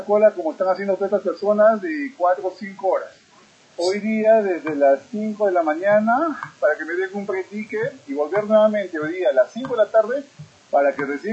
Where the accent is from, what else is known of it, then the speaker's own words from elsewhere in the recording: Cusco, Peru; Pero yo soy de Cusco, ya yo puedo aguantar y en mi comida me puedo adaptar